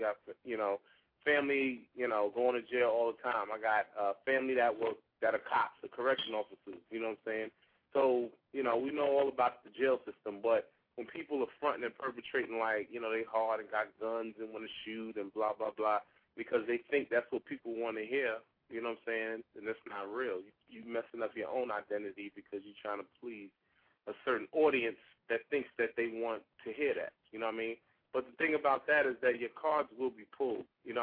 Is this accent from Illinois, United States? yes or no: no; Queens, New York, United States; I grew up in Queens, New York, around the whole, you know, the hood or whatever you want to call it